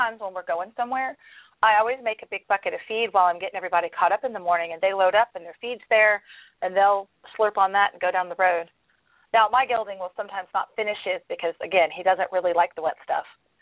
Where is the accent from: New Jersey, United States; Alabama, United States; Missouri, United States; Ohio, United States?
Missouri, United States; like I grew up in Missouri, and I can remember that I loved the snow, but I hated the melt